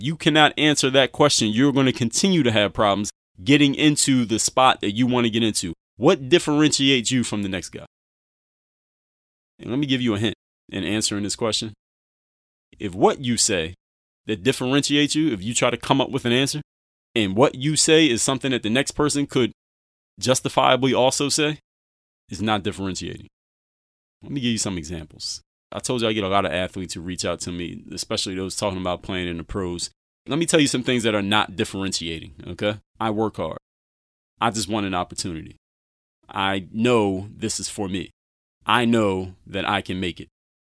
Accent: Philadelphia, Pennsylvania, United States; I could say, listen, I'm from Mount Airy in Philadelphia. I went to Penn State Altoona and I stayed at these apartments called College Park.

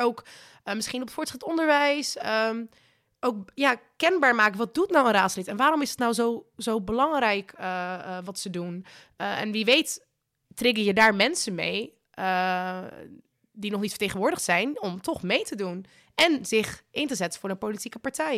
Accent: Morocco; now in Netherlands; nou, ik ben volgens mij net als jullie Marokkaans.

